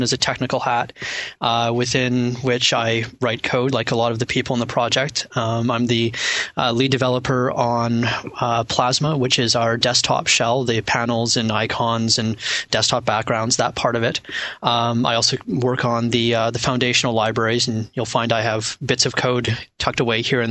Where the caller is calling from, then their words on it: Calgary, Alberta, Canada; Calgary, which is just east of the Rocky Mountains.